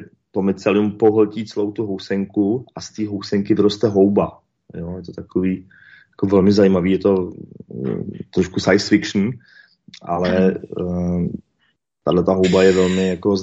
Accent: České Budějovice, South Bohemian Region, Czechia; Já jsem z Českých Budějovic

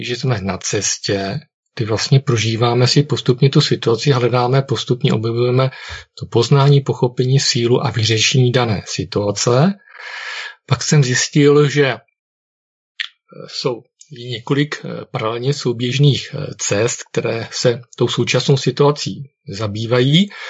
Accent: Zlín Region, Czechia; Já jsem součástí takové skupinky, které u nás na Valašsku

